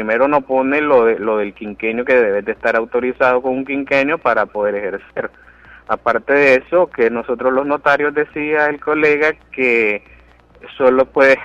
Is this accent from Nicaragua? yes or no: yes; Nicaragua; se los voy a decir como buen nicaragüense